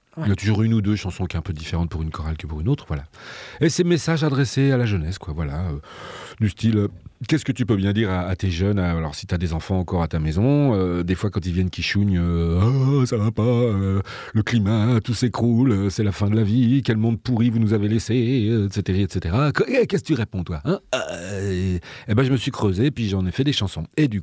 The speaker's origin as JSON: {"language": "French", "region": "Grand Est", "country": "France", "said": "Moi, je suis un Lorrain."}